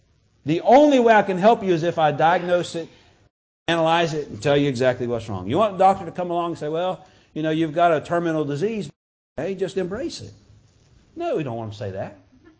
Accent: United States; I mean, this is my country. I'm an American. I love our country.

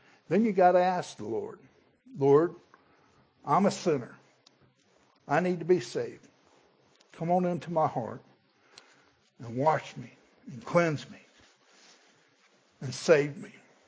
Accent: St. Cloud, United States; I'm from St. Cloud, and we didn't learn good English down there.

